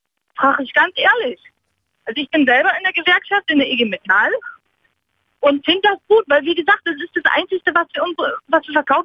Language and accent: German; Thuringia, Germany; ich komme zum Beispiel aus dem Land Thüringen